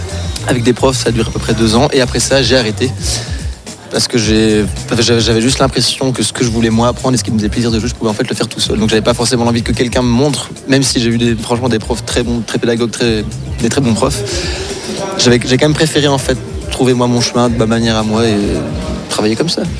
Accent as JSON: {"language": "French", "region": "Brittany", "country": "France", "lives_now": "Switzerland", "said": "je ne suis pas du Locle, moi, je suis breton à la base, mais du coup, je vis au Val-de-Ruz depuis quand même très longtemps"}